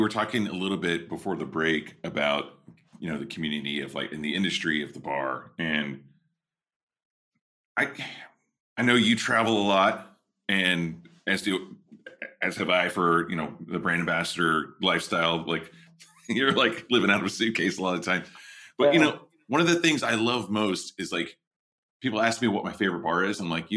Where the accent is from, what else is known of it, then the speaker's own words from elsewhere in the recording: Texas, United States; like growing up in Texas and like we're old state neighbors, you know, we're from the same zone